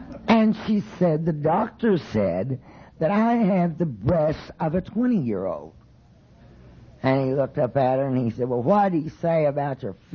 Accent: Oklahoma, United States; I am from Oklahoma.

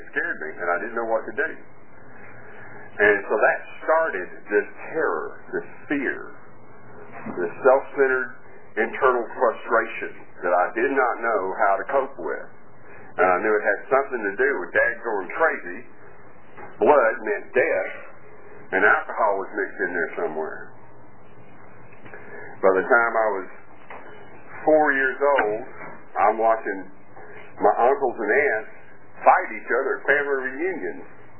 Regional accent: Atlanta, Georgia, United States; born there; I was born in Great Memorial Hospital in Atlanta. It was September the 29th, 3 a.m.

